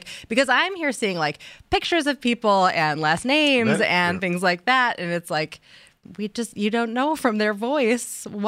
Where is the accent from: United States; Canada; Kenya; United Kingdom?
United States; Texas; I come from a very loud talking family. Plus, I'm from Texas.